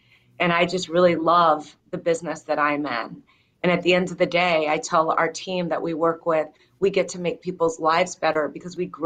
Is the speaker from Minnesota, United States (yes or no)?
no; Chicago, Illinois, United States; I grew up in Chicago, and I was the youngest of six children. My mom was a single mom.